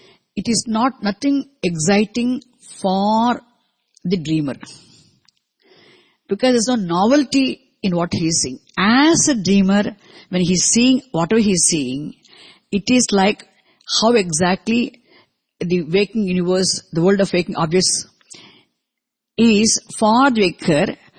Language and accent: English; London, United Kingdom; I come from London and see different objects here in the Bahamas